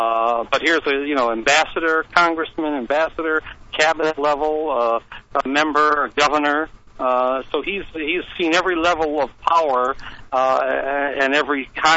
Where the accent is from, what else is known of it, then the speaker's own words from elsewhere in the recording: Chicago, Illinois, United States; I grew up in Chicago when the joke used to be that six people voted and four were dead